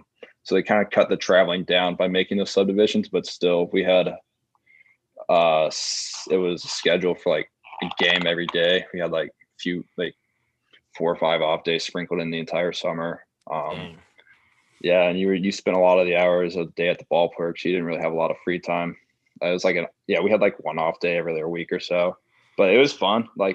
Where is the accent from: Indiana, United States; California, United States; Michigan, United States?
Indiana, United States; Bloomington; I'm from Bloomington, Indiana. Went to Bloomington North High School.